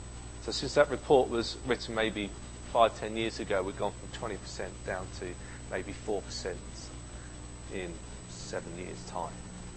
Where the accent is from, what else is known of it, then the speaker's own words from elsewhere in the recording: Ipswich, East of England, United Kingdom; It even made it to my hometown of Ipswich.